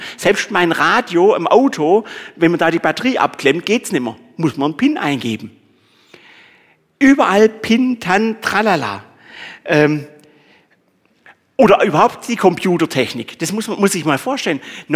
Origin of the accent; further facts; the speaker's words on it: Swabia, Germany; Ich bin Schwabe, es hat ja mal Geld gekostet.